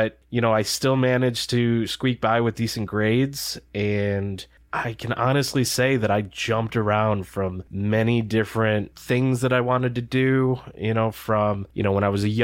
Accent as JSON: {"language": "English", "town": "Detroit", "region": "Michigan", "country": "United States", "said": "Because I'm from Detroit area in Michigan."}